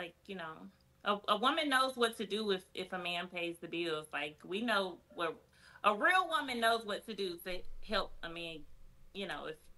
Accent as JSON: {"language": "English", "town": "Charlotte", "region": "North Carolina", "country": "United States", "tie": "born or raised there", "said": "I'm from Charlotte. I've been here all my life."}